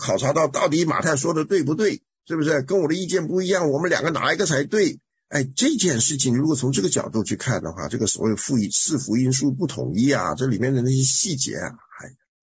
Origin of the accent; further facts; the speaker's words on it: China; 因为我们中国人的习惯呢是很喜欢在一些小事上较真啊。